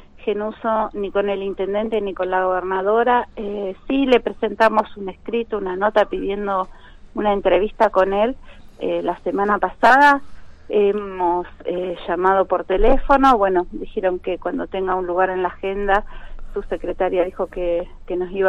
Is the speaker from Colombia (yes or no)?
no; Argentina; born there; nosotros que somos nacidos acá en la Argentina, yo ya soy cuarta generación